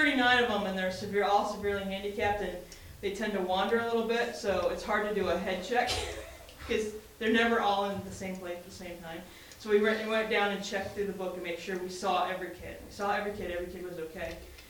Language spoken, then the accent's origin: English; Midwest, United States; And as Renee said the other day, I'm from the Midwest too. I don't know earthquakes from anything. I know tornadoes and floods and blizzards, but I don't know earthquakes.